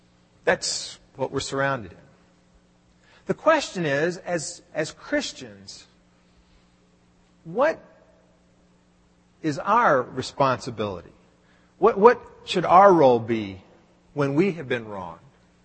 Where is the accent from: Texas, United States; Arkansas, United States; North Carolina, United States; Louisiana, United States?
Texas, United States; Dallas; It goes back to when I was growing up in Dallas. All the 20-some-odd years that I lived in Dallas